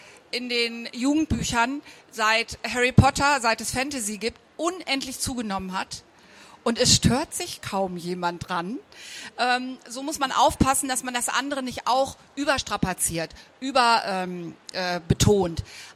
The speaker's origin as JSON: {"language": "German", "town": "Braunschweig", "region": "Lower Saxony", "country": "Germany", "said": "mehr ist in Braunschweig, wo ich herkomme, dann auch so nicht möglich, weil Eltern das gar nicht haben möchten."}